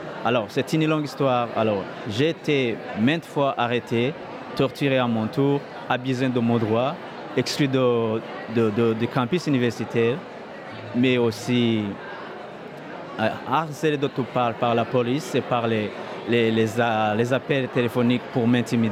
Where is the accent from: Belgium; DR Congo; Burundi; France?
Burundi; moved away as an adult; je suis Burundais d'origine. J'ai fui mon pays parce que j'ai été persécuté en tant que leader étudiant.